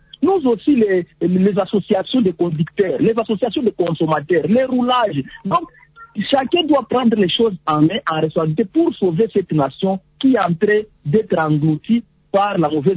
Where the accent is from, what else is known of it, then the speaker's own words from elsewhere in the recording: DR Congo; Mais chez nous, en RDC, nous ne savons pas c'est quoi.